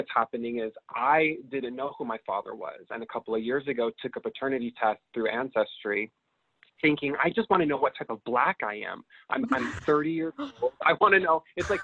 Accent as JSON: {"language": "English", "region": "Utah", "country": "United States", "tie": "born or raised there", "said": "And growing up in Utah was such a clusterfuck."}